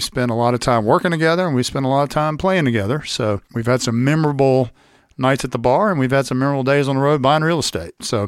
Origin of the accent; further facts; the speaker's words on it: Louisiana, United States; I'm not from Britain. So, born and raised in South Louisiana. I'm very proud of it.